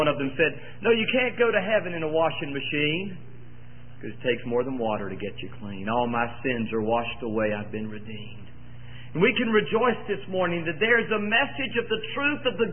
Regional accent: Fayetteville, United States; I remember, standing in our kitchen, growing up in Fayetteville.

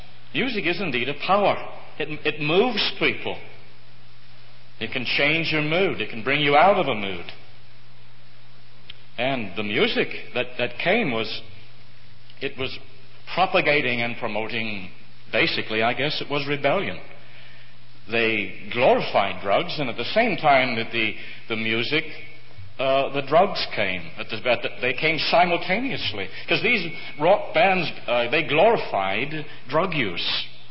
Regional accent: Saint John, New Brunswick, Canada; born there; I'm a Canadian. I was born in St. John, New Brunswick, Canada.

